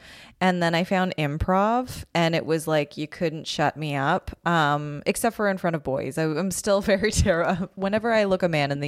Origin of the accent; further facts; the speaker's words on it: Calgary, Alberta, Canada; also born or lived in Toronto; Most recently Toronto, but I grew up in Calgary.